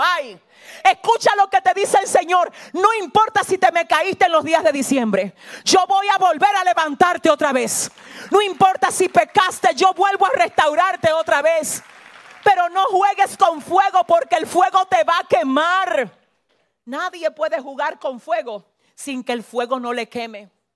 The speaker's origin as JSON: {"language": "Spanish", "town": "San Francisco de Macorís", "region": "Duarte", "country": "Dominican Republic", "said": "La gente de San Francisco, de donde yo soy, tiene fama de ser gente violenta, rebusera."}